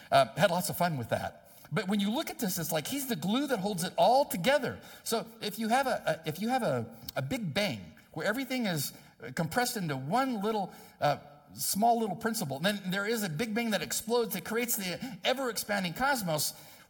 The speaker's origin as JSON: {"language": "English", "town": "San Diego", "region": "California", "country": "United States", "said": "You know, I'm from San Diego."}